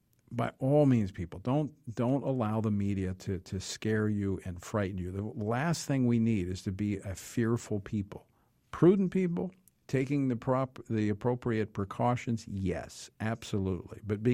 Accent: Baton Rouge, Louisiana, United States; in my hometown of Baton Rouge.

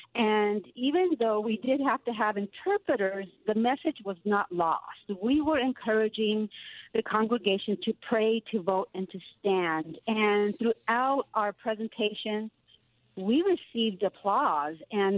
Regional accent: California, United States; I'm from California, so I know, and I'm typically in the churches and talking to evangelicals

